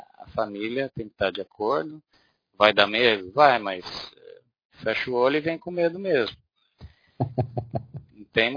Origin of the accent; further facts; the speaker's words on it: Brazil; moved away as an adult; eu saí do Brasil, aluguei minha casa, né? Uhum. Mas eu saí do Brasil com 10 malas, a família inteira. Minha vida se resumiu em 10 malas.